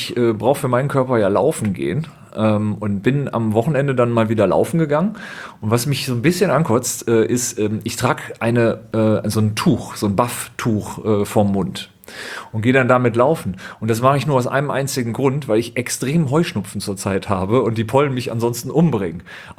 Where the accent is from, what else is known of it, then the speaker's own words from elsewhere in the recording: Düsseldorf, North Rhine-Westphalia, Germany; born there; ich bin ja gebürtiger Düsseldorfer